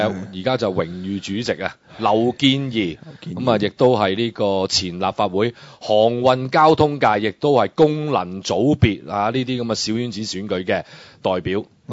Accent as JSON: {"language": "Cantonese", "country": "Hong Kong", "said": "呢啲係代表緊我哋香港人。"}